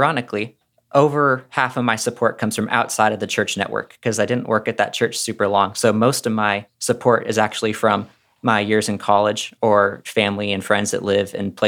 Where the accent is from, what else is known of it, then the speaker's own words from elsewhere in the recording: Florida, United States; The church that I was at when I was growing up in Florida often looked to 1 Thessalonians 2:8